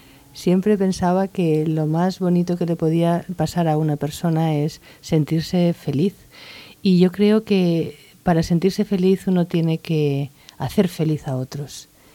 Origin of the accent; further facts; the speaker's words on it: Valls, Catalonia, Spain; also born or lived in Valencia; Yo nací efectivamente en la Plaza de Valls, en la Plaza Mayor, y ahí he vivido hasta que tuve 30 años, aunque es cierto que me desplacé a Valencia a continuar mis estudios universitarios, pero ahí ha estado viviendo mi familia, ahí está la casa familiar